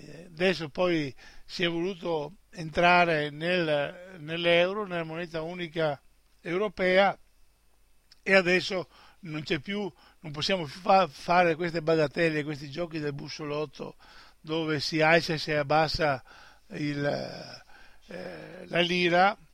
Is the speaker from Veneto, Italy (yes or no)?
yes; Veneto, Italy; prepariamoci anche a sostituire questo Stato, ad assumere la nostra responsabilità come veneti